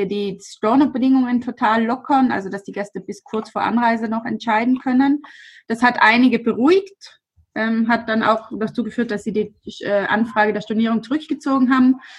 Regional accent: Alweins, Trentino-Alto Adige, Italy; ich komme aus Alweins, das ist ein kleiner Ort neben Brixen. Wir haben einen Bauernhof mit Gemüseanbau und Apfelwirtschaft und noch dazu ein Gasthaus und eben ein paar Ferienwohnungen.

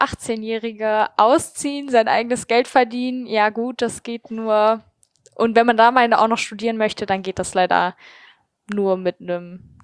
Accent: Jever, Lower Saxony, Germany; born there; Also man muss dazu sagen, dass ich nicht aus Remscheid komme. Ich bin in Jever geboren, das kennen die wahrscheinlich die meisten von dem Bier, von dem Jever-Bier.

